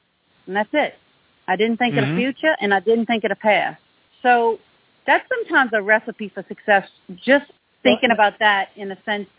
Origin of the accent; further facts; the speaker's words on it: Chalmette, Louisiana, United States; also born or lived in New Orleans; But we grew up in Chalmette. I came out my mother's womb at Hotel Du Hospital. My parents lived in New Orleans in the very beginning of our lives. And then they went to Chalmette.